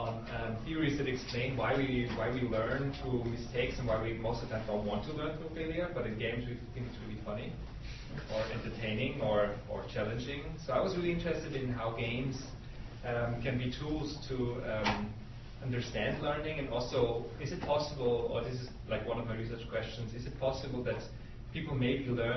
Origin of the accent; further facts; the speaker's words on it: Austria; English is a second language; I come from Austria.